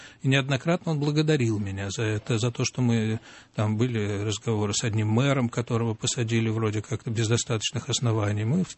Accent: Omsk, Omsk Oblast, Russia; born there; работали в Омске по случаю, где я и родился. Но Сибирь я очень люблю. И, конечно, то, что я родился в Омске

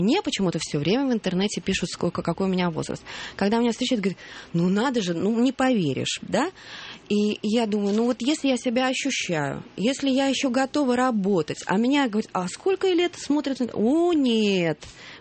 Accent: Saint Petersburg, Russia; а я тоже ленинградец.

